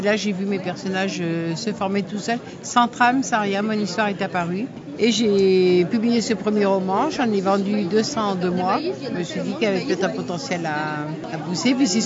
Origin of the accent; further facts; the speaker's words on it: Pau, Nouvelle-Aquitaine, France; donc je suis de Pau.